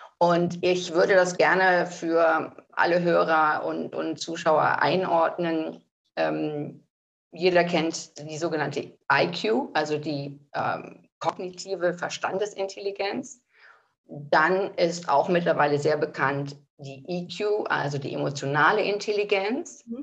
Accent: Cologne, North Rhine-Westphalia, Germany; Ich komme ursprünglich aus Köln. Ich bin da am Rosenmontag geboren.

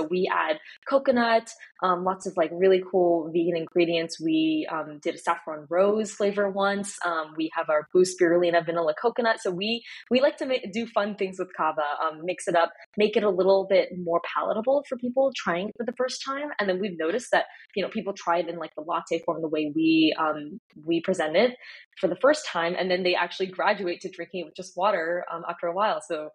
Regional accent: Los Angeles, California, United States; now in Santa Monica, United States; I grew up in West LA, but I moved to Santa Monica in like 2019, or my family moved to Santa Monica in 2019.

